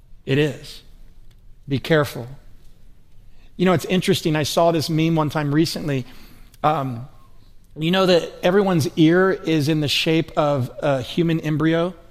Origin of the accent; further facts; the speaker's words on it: Atlanta, Georgia, United States; And growing up in Atlanta, I mean, we weren't like super tough guys, but we were athletic and good at sports